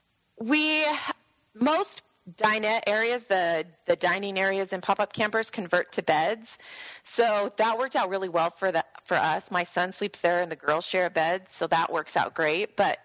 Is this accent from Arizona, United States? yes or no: yes; Arizona, United States; We're from Arizona, so we get our share of hot weather all the time.